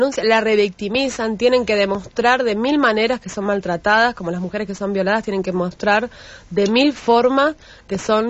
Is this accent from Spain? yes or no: no; Mendoza, Argentina; yo vengo de Mendoza y siempre nos dicen, las provincias más conservadoras de la Argentina